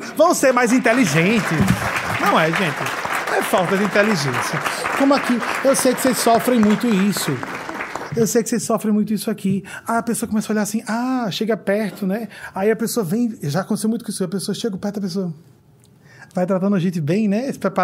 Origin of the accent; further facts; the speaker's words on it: Northeast Region, Brazil; Como nós nordestinos. Ah, faça um dia, um tia. Té, ponto. Na minha região se fala assim.